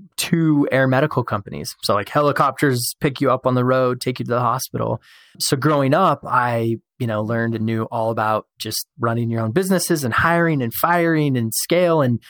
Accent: Show Low, Arizona, United States; I'm actually from Arizona, as well as you are.

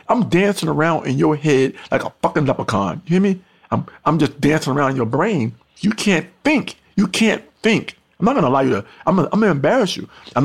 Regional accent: North Carolina, United States; born there; I was born in North Carolina.

